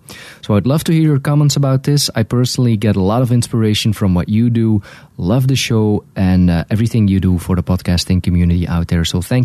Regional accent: Belgium; first language Dutch; English is a second language; now in Canada; And as you can hear, I have an accent. I am a Belgian guy living in Canada, and my native language is Dutch.

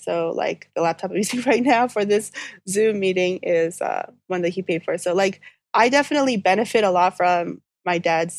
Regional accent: New York City, New York, United States; Because like, you know, I grew up in New York City, so I was allowed to be like loud and obnoxious in public if I needed to be.

